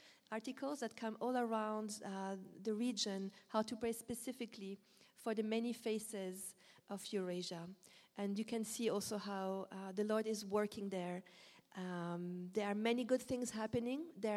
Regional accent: Switzerland; I'm from Switzerland. My mom is from Lebanon, so I'm half-half.

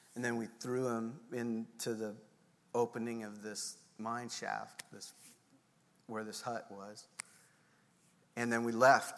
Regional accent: Louisville, Colorado, United States; And I grew up in Colorado, in Louisville, Colorado, and and it's a mining town, and there's a lot of farmland around that place.

